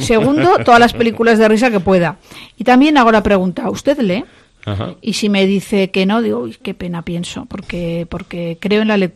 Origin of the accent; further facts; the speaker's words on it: Aragon, Spain; Que como soy aragonesa, pues siempre acude mucha gente allí